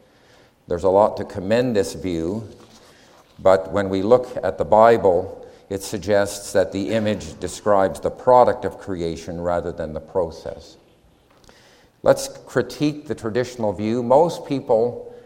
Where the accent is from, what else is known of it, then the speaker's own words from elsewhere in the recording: Canada; I was raised in Canada when there was a very strong Greco-Roman heritage.